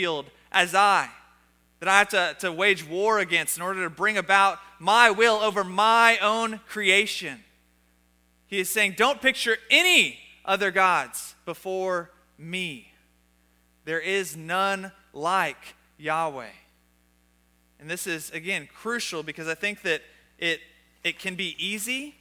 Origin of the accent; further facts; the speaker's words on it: Tyler, Texas, United States; I grew up in Tyler, Texas. I grew up in American Christianity.